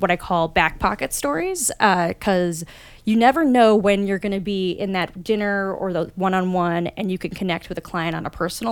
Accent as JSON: {"language": "English", "town": "Los Angeles", "region": "California", "country": "United States", "tie": "born or raised there", "lives_now": "Chicago, United States", "said": "I started doing stand-up 20 years ago in my hometown of Los Angeles and loved it. Came out here to the Chicagoland area to attend Northwestern."}